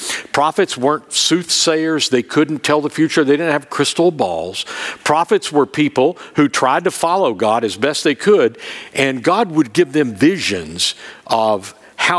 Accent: Tennessee, United States; I did a wedding at a wedding venue in Sevier County. I'm from Sevier County

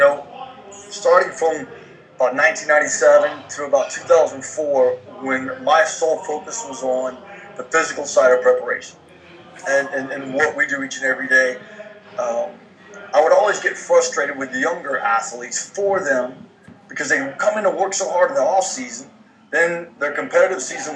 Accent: Florida, United States; I didn't grow up swimming. I grew up surfing down in Florida on little 3 foot waves.

